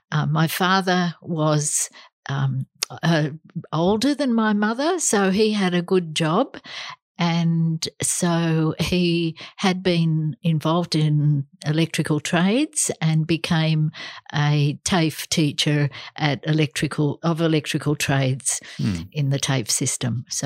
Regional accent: Burwood, Australia; born there; I was born in Burwood. I'm the second child. My parents were Christians

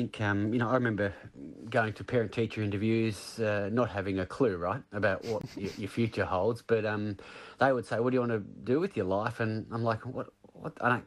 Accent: Aspendale, Victoria, Australia; Yeah, so we grew up down Aspendale way. Pretty much all our lives, myself and three other siblings

